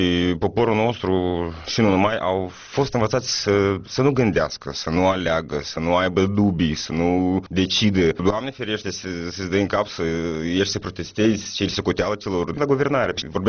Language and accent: Romanian; Moldova; Eu sunt moldovean, ea ruschi.